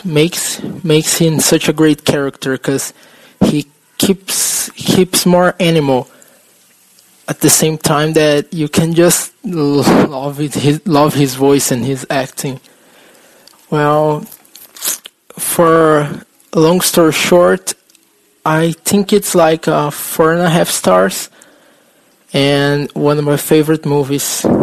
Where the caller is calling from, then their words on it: São Paulo, Brazil; English is a second language; I'm from Brazil, São Paulo.